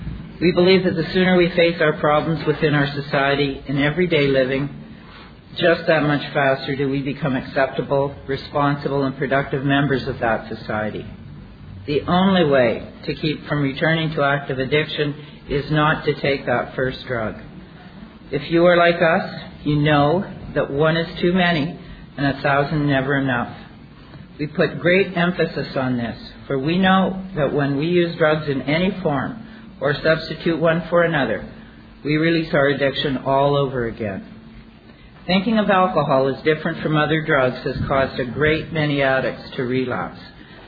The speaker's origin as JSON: {"language": "English", "country": "Canada", "said": "I'm a Canadian addict."}